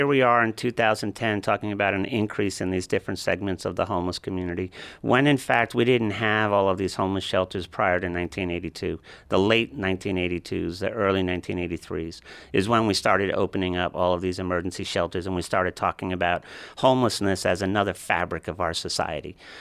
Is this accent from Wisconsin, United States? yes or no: no; New York City, New York, United States; I grew up in New York City, and it's a very different city today.